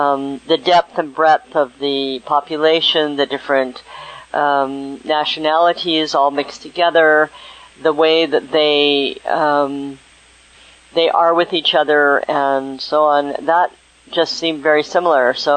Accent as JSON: {"language": "English", "country": "United States", "said": "these come from my being an American and going into another country"}